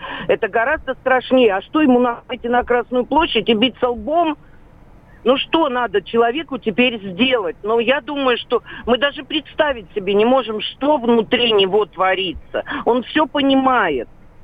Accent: Moscow, Russia; Я из Москвы

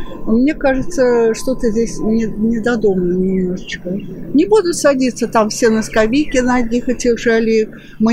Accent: Moscow, Russia; Я москвичка.

